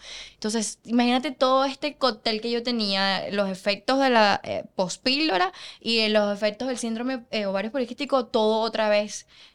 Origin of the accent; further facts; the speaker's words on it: Venezuela; moved away; Y estando en mi país, bueno, la crisis, todo lo que ocurre en Venezuela